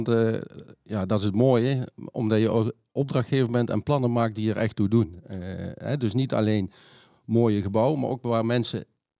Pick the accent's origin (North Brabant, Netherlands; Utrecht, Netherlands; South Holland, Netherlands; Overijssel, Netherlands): North Brabant, Netherlands; Eindhoven; Eindhoven.